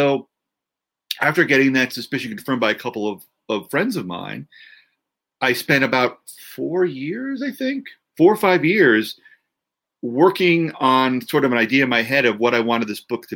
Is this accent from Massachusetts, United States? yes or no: no; New Jersey, United States; I grew up in New Jersey, so Walter Payton was someone I knew, but I wasn't a diehard fan.